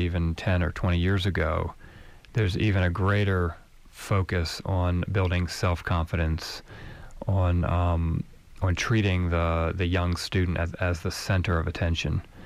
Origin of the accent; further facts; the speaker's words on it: Nashville, Tennessee, United States; from my hometown of Nashville